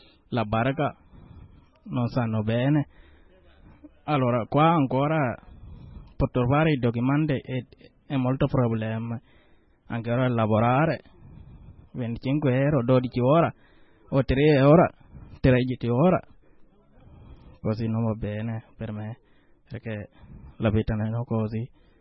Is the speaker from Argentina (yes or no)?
no; Côte d’Ivoire; Italian is a second language; now in Italy; Vengo dal Costa d'Avorio. Quando noi siamo arrivati qua, da 2011. La prima siamo arrivati a 2010 a Libia.